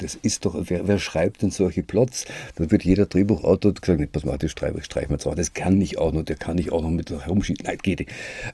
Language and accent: German; Austria; Da hat man als Österreicher, ist man gleich im Generalverdacht gestanden